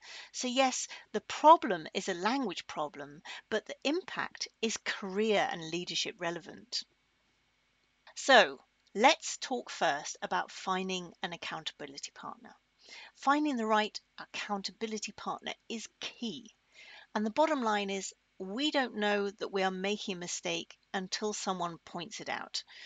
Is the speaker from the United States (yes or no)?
no; United Kingdom; As a Brit, we would say Berlin.